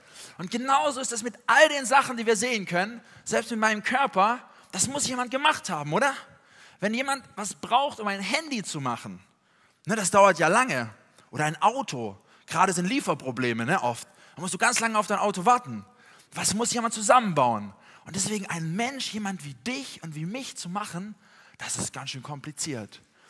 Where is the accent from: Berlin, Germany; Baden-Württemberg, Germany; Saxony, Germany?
Baden-Württemberg, Germany; Tübingen; Ich komme gar nicht hier so aus dem Mitteldeutschland oder Norddeutschland, sondern ich komme eigentlich aus Süddeutschland, aus Tübingen bei Stuttgart.